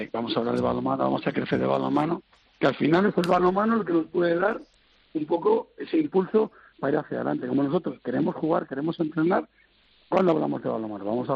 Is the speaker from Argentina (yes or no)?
no; Spain; Yo la veo porque soy español, ¿entiendes?